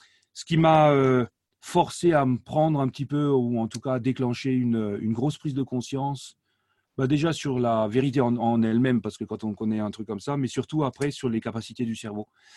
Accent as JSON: {"language": "French", "region": "Grand Est", "country": "France", "tie": "born there", "first_language": "Alsatian", "second_language": "French", "said": "Ma langue maternelle, c'est l'alsacien, en fait. Donc, je suis né en Alsace. Mes parents ils se sont dit … il apprendra le français quand il ira à l'école. Et du coup, résultat des courses, quand j'arrive à l'école, effectivement, je parlais très, très peu le français"}